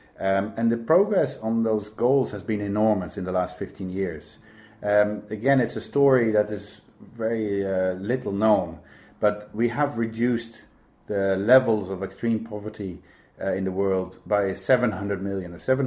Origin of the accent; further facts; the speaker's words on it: Ireland; That means they apply in Ireland. Okay. So we, as Irish citizens, we're going to be affected by these goals